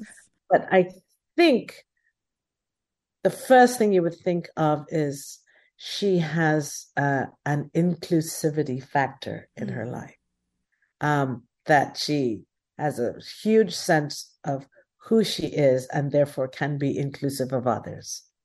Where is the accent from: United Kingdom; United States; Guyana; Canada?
Guyana; I'm from Guyana. Who are my Guyanese artists?